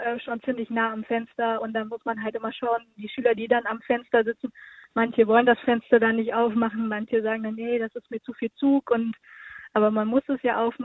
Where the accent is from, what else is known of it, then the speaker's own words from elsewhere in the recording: Wettringen, North Rhine-Westphalia, Germany; Ja, ich komme halt auch aus Wettringen